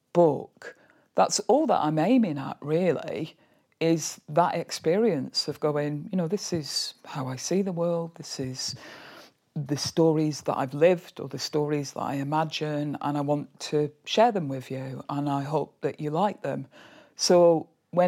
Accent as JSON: {"language": "English", "town": "Burnley", "region": "North West England", "country": "United Kingdom", "tie": "born or raised there", "also_born_or_lived": "Liverpool", "said": "I grew up in Burnley and I lived in Liverpool for 10 years, and then I moved to the Calder Valley, which was always a place that I loved to visit when I was growing up in Burnley."}